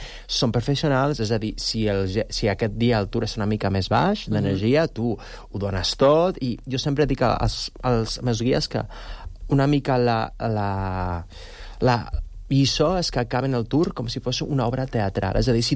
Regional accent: Buñol, Valencian Community, Spain; now in Sant Cugat del Vallès, Spain; Jo sóc valencià, sóc d'un mm-hmm. poble que es diu Bunyol.

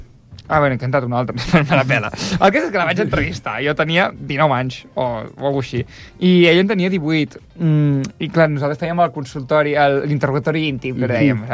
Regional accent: China; jo soc xinès i no menjo mai ous banyats en orina de verge

